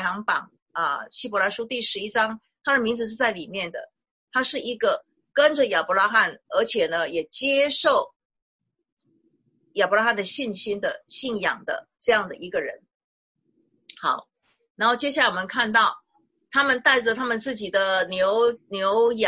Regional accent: China; 犹太人跟我们中国人是一样的，对于这个亲戚哈

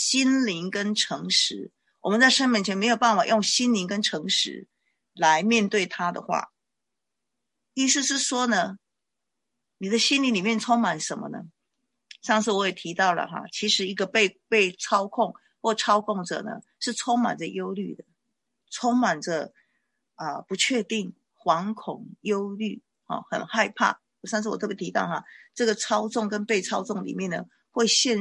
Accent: China; 我们中国人的观念，这个哲学哲理观念是很靠近天的观念的哈

